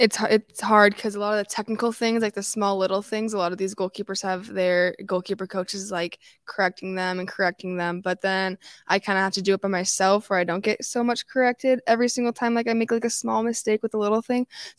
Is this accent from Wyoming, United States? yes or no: yes; Wyoming, United States; I play for Gillette Edge and I'm 17. I'm going to be a senior this year and I'm from Wyoming